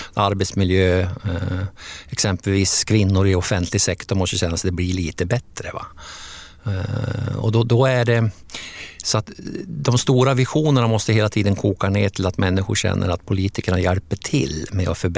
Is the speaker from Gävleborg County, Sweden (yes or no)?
yes; Hamrången, Gävleborg County, Sweden; Men ändå, vi är rätt långsinta där uppe i Hamrången, va?